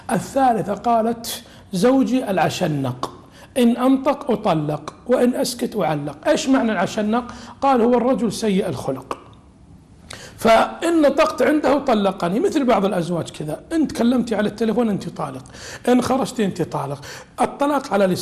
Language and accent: Arabic; Saudi Arabia; ليالي المنطقة الجنوبية عندنا في المملكة العربية السعودية